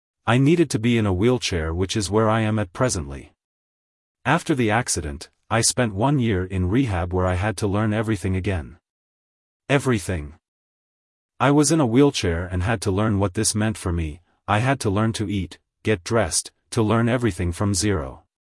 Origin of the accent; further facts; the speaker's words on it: Ramat HaSharon, Central District, Israel; English is a second language; I am from Ramat Hasharon, Israel.